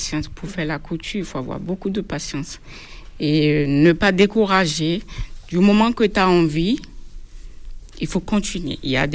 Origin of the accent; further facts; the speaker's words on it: Benin; now in France; je suis couturière, j'ai 38 ans, je suis béninoise. J'ai travaillé dans la couture pendant 15 ans et ça fait 5 ans que je suis en France